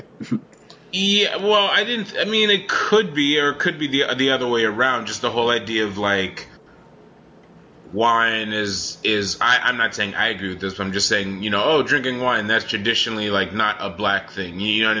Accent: New England, United States; There's not a lot of black people in Martha's Vineyard. I mean, I'm from New England, and you don't even need to be from New England to know that.

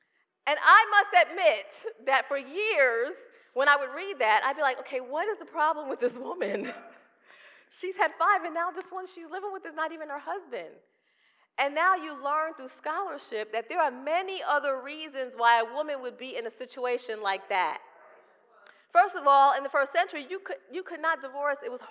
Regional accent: Bronx, New York, United States; I'm from New York. Y'all love when I say that. I'm from the Bronx. I'm from the hood.

